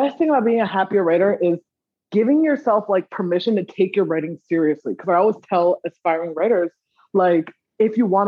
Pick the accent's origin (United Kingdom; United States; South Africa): United States; Maryland; And I grew up in Maryland, so I get to take lots of pot shots in my hometown